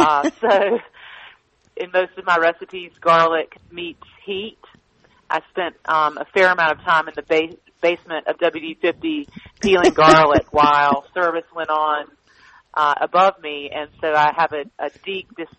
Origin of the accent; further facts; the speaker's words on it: the South, United States; I'm this 23-year-old country girl who knew that I grew up in the South.